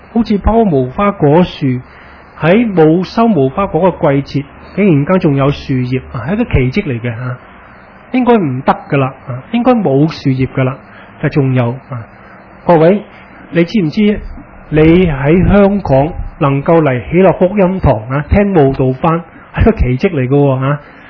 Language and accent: Cantonese; China; 联想到我哋中国人呢，我哋唔系犹太人啊